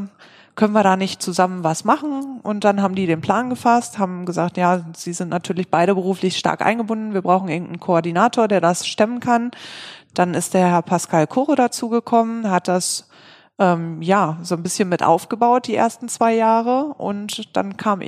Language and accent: German; Hagen, North Rhine-Westphalia, Germany; Wir kommen aus Hagen, wohnen da jetzt auch